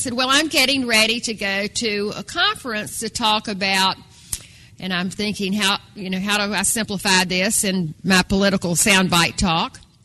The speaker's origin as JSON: {"language": "English", "region": "North Carolina", "country": "United States", "tie": "born or raised there", "said": "I grew up in North Carolina, but I'm a farm girl from North Carolina. And I learned many things growing up on the farm."}